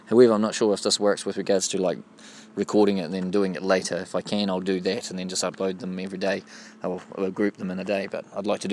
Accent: New Zealand; It's you're in New Zealand and or my home country and going, just walking, a long walk, the long pathway as it's called.

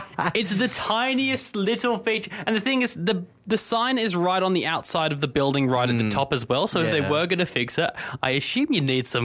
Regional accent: Australia; born there; I was born in Australia. I consider myself Australian.

